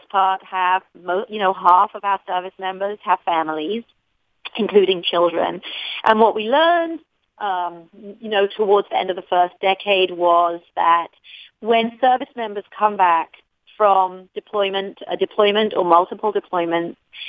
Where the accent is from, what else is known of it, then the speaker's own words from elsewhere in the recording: London, United Kingdom; now in United States; I am originally from across the pond, London, England, and I am practicing my Midwest accent, but apparently with not such great success.